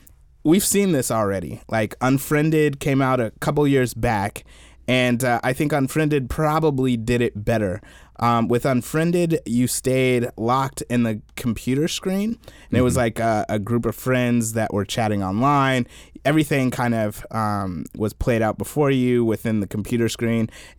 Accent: South Carolina, United States; now in Washington, United States; I remember I grew up in South Carolina, right? Mm-hmm. So in the South, growing up, history is a lot different

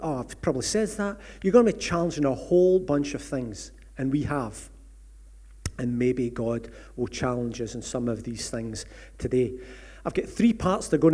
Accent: Glasgow, Scotland, United Kingdom; And I come from Glasgow, so my pronunciation is correct.

